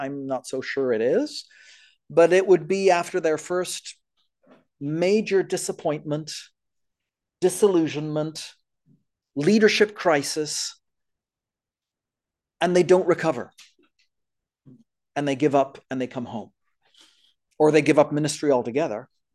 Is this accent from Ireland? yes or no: no; France; also born or lived in Canada; So, because I grew up in France. So I speak French fluently like a Frenchman.